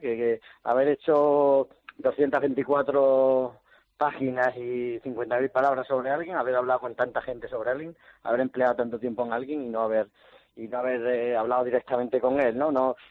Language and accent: Spanish; Cáceres, Extremadura, Spain; Yo soy de Cáceres y estoy aquí radicado